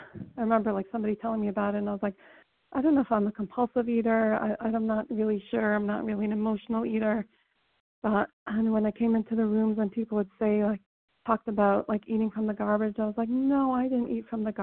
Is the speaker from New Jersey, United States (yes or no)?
yes; New Jersey, United States; I'm calling. I'm from New Jersey, currently in Minnesota.